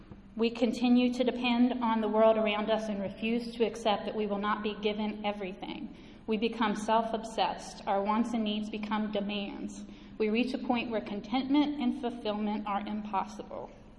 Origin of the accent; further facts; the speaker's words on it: Winchester, Virginia, United States; I'm from Winchester, Virginia.